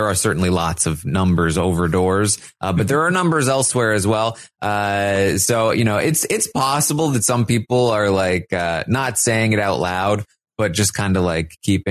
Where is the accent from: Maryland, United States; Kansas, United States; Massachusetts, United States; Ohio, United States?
Massachusetts, United States; Boston; For years and years, people thought I was from Canada because my audition video had a joke where I crossed out Boston and I put Canada.